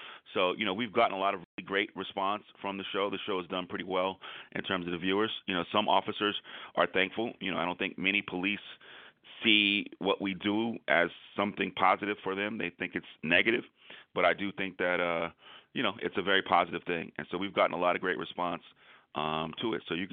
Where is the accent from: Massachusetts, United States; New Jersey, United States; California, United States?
California, United States; I'm from the Bay Area. I grew up in a very sort of, you know, political environment.